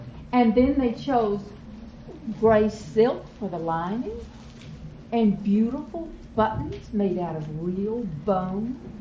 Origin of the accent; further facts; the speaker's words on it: Atlanta, Georgia, United States; I am from Atlanta, and Atlanta's gotten to be quite a big city now.